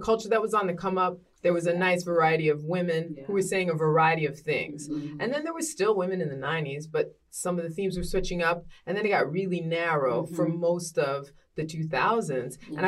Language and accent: English; Washington, District of Columbia, United States; now in Atlanta, United States; that's right, I'm from Washington, D.C.